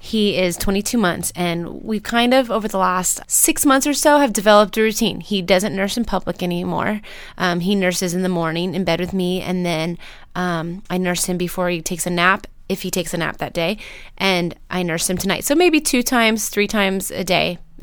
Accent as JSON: {"language": "English", "town": "San Diego", "region": "California", "country": "United States", "said": "I am from San Diego"}